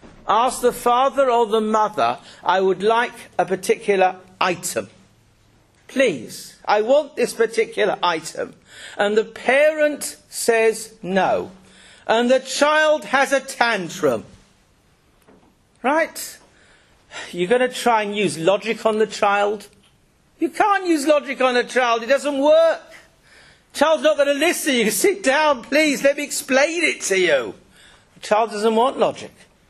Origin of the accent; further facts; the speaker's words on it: England, United Kingdom; To an extent, I'm English. I was born in England. I'm as English as the guy next door.